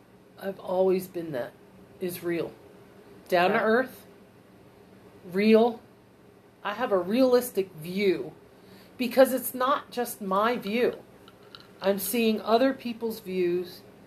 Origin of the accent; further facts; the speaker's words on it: Pennsylvania, United States; moved away as an adult; And I was born and raised in the North. I was 3 months shy of 40 when I moved down here. That's 40 years in the North. And I love my upbringing. I love my northern roots. I love everything about it. I was born in Pennsylvania.